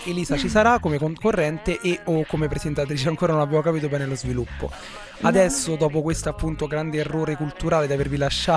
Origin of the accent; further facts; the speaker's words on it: Frosinone, Lazio, Italy; Ma ti pare che io vengo da Frosinone e ho visto più cose del Piemonte che ce nasce?